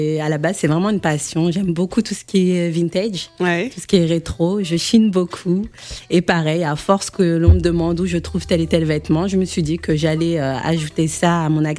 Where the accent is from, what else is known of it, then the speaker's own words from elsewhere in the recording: Senegal; On dit moussor chez nous au Sénégal.